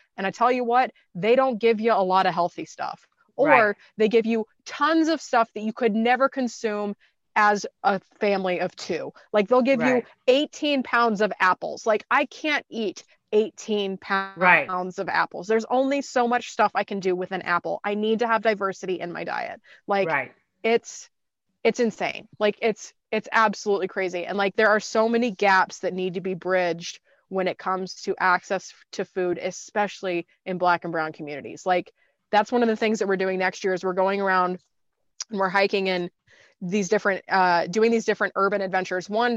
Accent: Kansas, United States; also born or lived in Tampa / Chicago / Austin; now in California, United States; so I grew up in Kansas and then I lived in Tampa and I lived in Chicago and I lived in Austin.

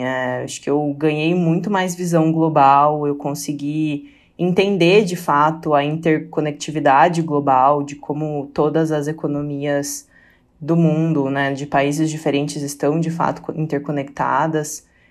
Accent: Brazil; A gente, enquanto brasileiro, sofre muito da síndrome do cachorro vira-lata, né?

